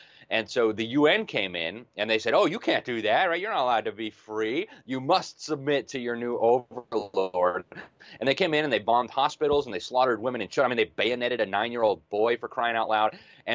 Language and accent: English; Mexico; also born or lived in Brazil / Switzerland / South Africa; now in United States; I grew up mostly in Latin America, many years in Mexico, many years in Brazil. We moved to Switzerland, and then I moved down to Africa, South Africa, for some time, then back to Europe.